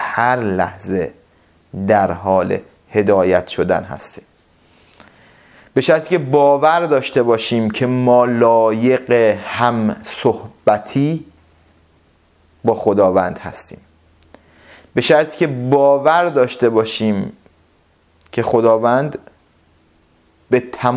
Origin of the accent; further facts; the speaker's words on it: Iran; moved away; ما ایرانی هستیم یا میپرسن کجایی هستید، میگیم ایرانی هستیم